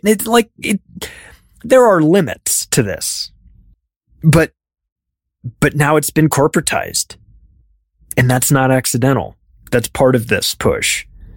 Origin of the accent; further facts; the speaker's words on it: Palm Springs, California, United States; You know, look, man, I grew up in Palm Springs. Huge gay community there.